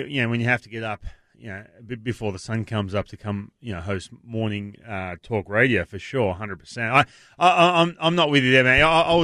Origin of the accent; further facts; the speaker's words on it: Australia; now in United States; I'm Australian too.